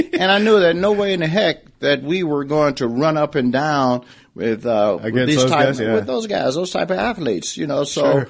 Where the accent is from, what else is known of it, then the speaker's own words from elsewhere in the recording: Indianapolis, Indiana, United States; So I always say that I graduated from East Waterloo High School, but I was raised in Indianapolis, Indiana, and I was a basketball king.